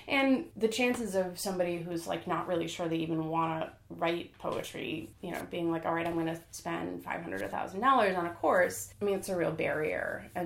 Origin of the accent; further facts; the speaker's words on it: Des Plaines, Illinois, United States; also born or lived in New York; I grew up in Des Plaines. I went away for my MFA, and I figured I would stay in New York for like maybe a year or two after that. I ended up staying there for almost 10 years